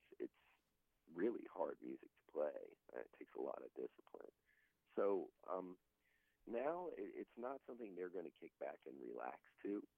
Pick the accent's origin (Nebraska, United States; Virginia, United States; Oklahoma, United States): Virginia, United States; Chesapeake; now in Richmond, United States; I moved to Richmond from Chesapeake, Virginia, actually, under the auspices of going to school for theater